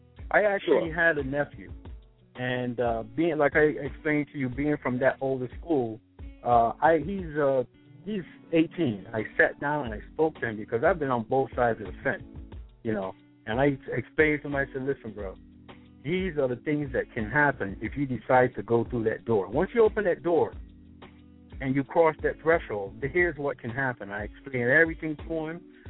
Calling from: Florida, United States; I'm actually calling from Florida, and he's in the schools here

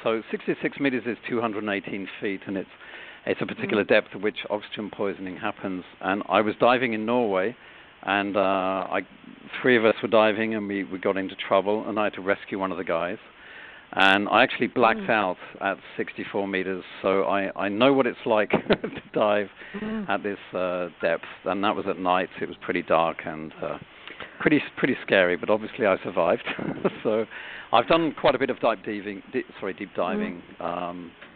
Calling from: France; Yeah, I'm calling from France, so it's afternoon here, but I'm fine.

